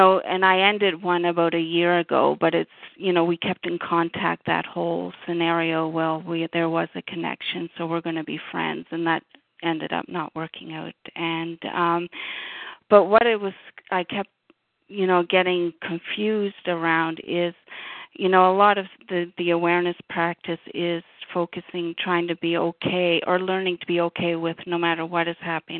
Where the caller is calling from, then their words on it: Canada; I'm calling from Canada.